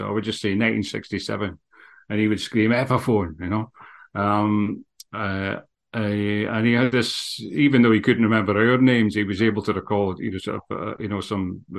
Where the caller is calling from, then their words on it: Edinburgh, Scotland, United Kingdom; But I'm waving from Edinburgh here. I'm sitting in the wee office at the back of the house in Edinburgh just now.